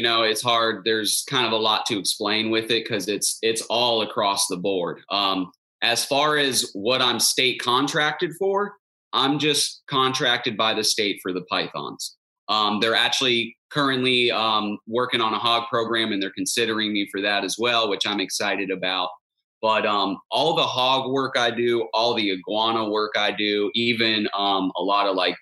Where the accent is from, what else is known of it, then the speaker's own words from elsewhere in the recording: Stuart, Florida, United States; I grew up in Martin County, okay. Stuart, Florida.